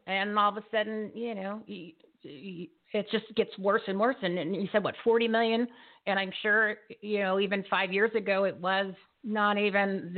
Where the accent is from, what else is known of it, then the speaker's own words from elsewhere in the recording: New Jersey, United States; I use the word mafia because I'm from New Jersey